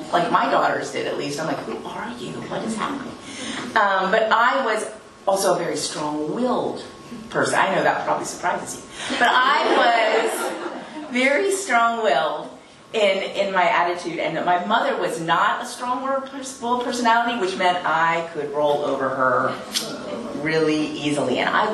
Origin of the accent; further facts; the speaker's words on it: Pennsylvania, United States; born there; So anyway, I was born in Pennsylvania, a very beautiful state with mountains and green trees, and it's beautiful and not flat.